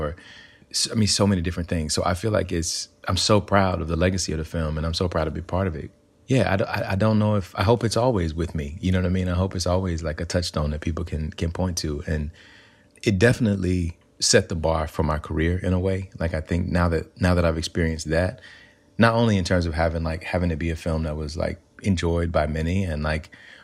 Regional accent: Alabama, United States; So growing up in Alabama, I grew up in a place where we didn't really have a lot of access to arts

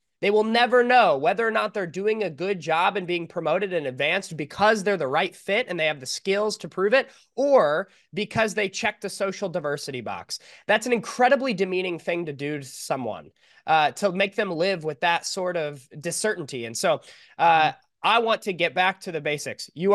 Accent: California, United States; I'm from California.

